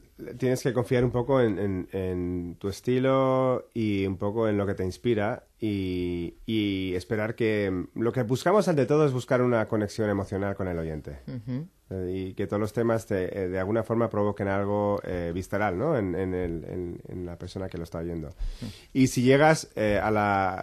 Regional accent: Chicago, Illinois, United States; now in Madrid, Spain; yo no soy de aquí, entonces lo que son las voces y también un poco la composición, tiro mucho de donde soy, que es Chicago. De madre española, padre escocés, y ya afincado aquí en Madrid desde hace 14 años.

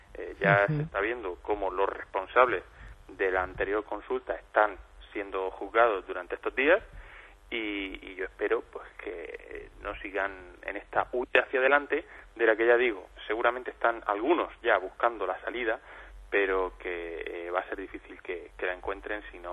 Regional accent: Region of Murcia, Spain; porque yo como murciano también me siento parte de Cataluña

